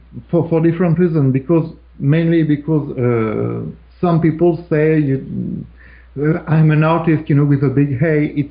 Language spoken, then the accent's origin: English; Nantes, Pays de la Loire, France; English is a second language; now in Rouen, France; I was born in Nantes, which is in west of France, a large town, a big town. I was raised here. Now I live in Rouen. It's really near Paris.